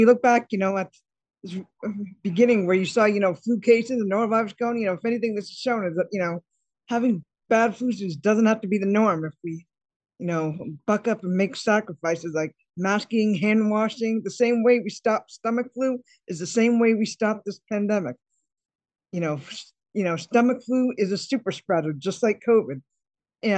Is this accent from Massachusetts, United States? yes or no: no; Vermont, United States; I'm originally from Vermont.